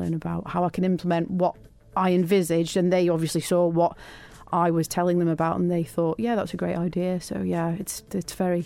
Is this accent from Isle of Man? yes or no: yes; Isle of Man; hello, we're from the Isle of Man and we're a great skateboarding community.